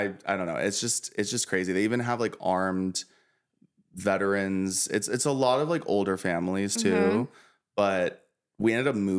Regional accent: Maryland, United States; Because we're from Maryland. Because we're the chosen ones.

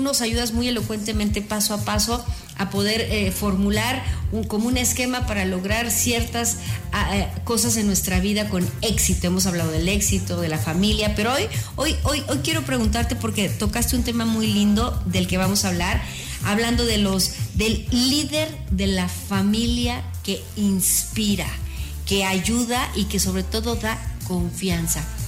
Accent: Mexico; como somos todos los mexicanos.

